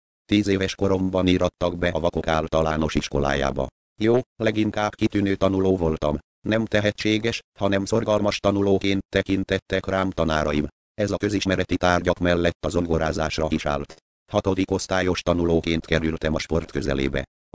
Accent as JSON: {"language": "Hungarian", "town": "Pilis", "region": "Pest", "country": "Hungary", "tie": "born there", "said": "Pilis községben születtem. 2,5 éves koromban fogadtak be az óvodába, a bátyám mellé."}